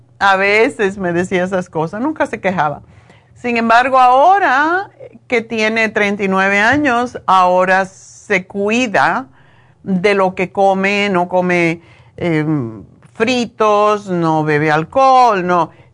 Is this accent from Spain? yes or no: no; Cuba; Cuando era chica comíamos puerco en Cuba todo el tiempo.